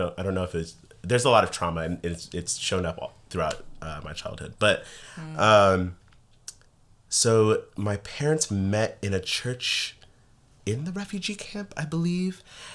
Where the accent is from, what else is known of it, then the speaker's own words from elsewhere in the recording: United States; born there; I was born in the States, because there just would have been no opportunity for me to thrive the way that I get to here.